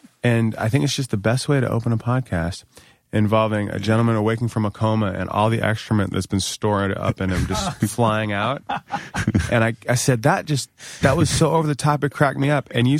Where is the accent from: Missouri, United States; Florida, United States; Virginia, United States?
Virginia, United States; Springfield; Great town to grow up. I'm from Northern Virginia.